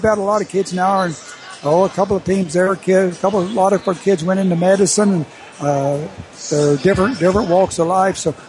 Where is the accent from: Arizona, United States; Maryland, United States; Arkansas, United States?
Arkansas, United States; now in Nebraska, United States; Of course, I was not from Nebraska. I was from Arkansas, and I came here. And we, family and I, really, really liked Nebraska.